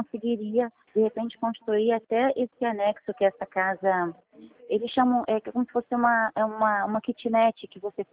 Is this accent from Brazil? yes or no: yes; Saquarema, Rio de Janeiro, Brazil; A gente é daqui de Saquarema.